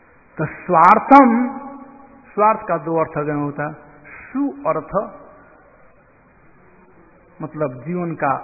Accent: Bihar, India; हमारे यहां बिहार में पुरनिया के समान बोल रहे हैं, पुरनिया मतलब पूर्व

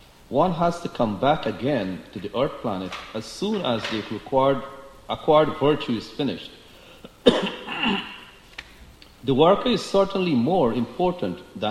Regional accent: Guyana; I know when I grew up in Guyana

